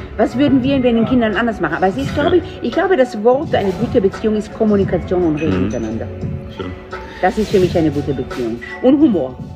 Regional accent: Israel; Mein Mann kommt aus Israel, ich komme aus Israel.

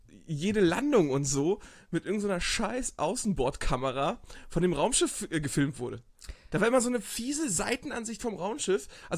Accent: Geesthacht, Schleswig-Holstein, Germany; Ich komme aus so einer kleinen Vorstadt vor Hamburg, da ist 30.000 Einwohner

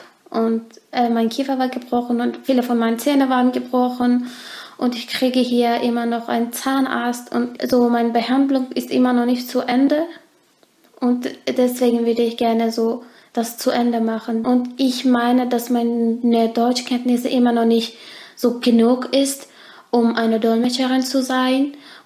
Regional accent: Turkey; in der Türkei, in meinem Heimatland

